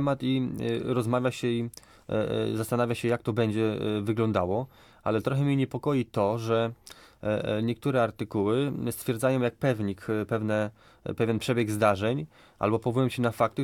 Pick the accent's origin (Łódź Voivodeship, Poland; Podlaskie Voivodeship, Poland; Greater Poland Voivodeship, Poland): Łódź Voivodeship, Poland; Łódź; Ja czekam jako gość i łodzianin na zaproszenie.